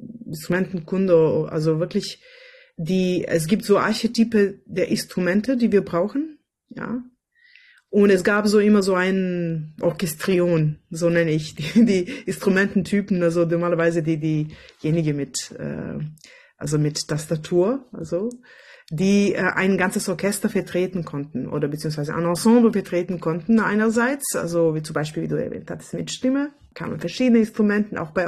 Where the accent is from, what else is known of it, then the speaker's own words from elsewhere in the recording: Smederevska Palanka, Podunavlje District, Serbia; German is a second language; in meine kleine Stadt, wo ich geboren war, also in Smederevska Palanka, das ist eine kleine Stadt, 100 Kilometer von Belgrad in Serbien